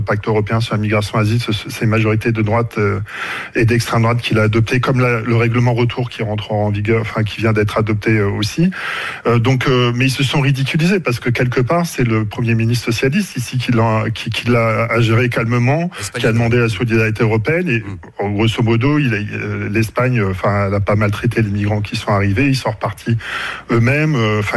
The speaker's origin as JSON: {"language": "French", "region": "Hauts-de-France", "country": "France", "lives_now": "Grenoble, France"}